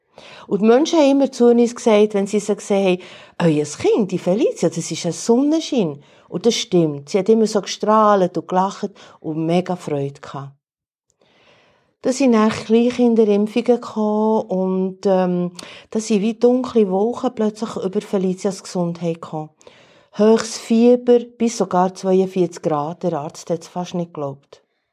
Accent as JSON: {"language": "German", "country": "Switzerland", "tie": "born there", "said": "ich bin Italienerin ursprünglich, bin in der Schweiz geboren."}